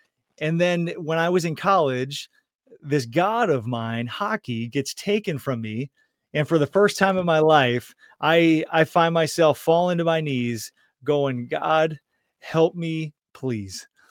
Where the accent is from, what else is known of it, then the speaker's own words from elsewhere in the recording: Michigan, United States; I grew up in Michigan, started playing hockey when I was 4 years old.